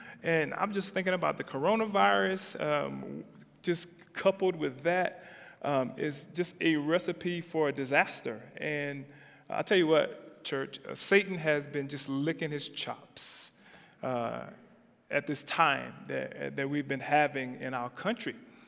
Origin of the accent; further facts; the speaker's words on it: South Carolina, United States; moved away as an adult; now in Reno, United States; So I'm from South Carolina, and I moved to Reno over 30-something years ago, and Reno has become my home.